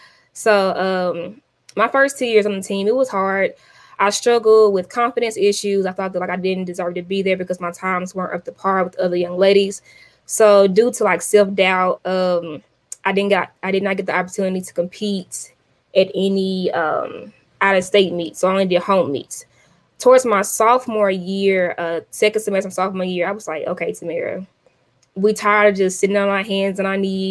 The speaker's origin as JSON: {"language": "English", "region": "Arkansas", "country": "United States", "said": "But I had a kind of a bad feeling about going to Arkansas just because I'm from Arkansas."}